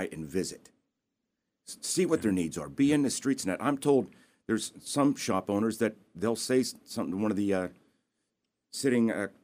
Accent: Pennsylvania, United States; When I bring people in from out of my area, I'm originally from the Softcoal area.

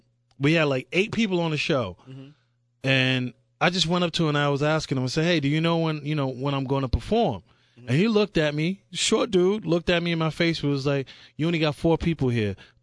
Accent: Amityville, New York, United States; I learned a lot growing up in Amityville.

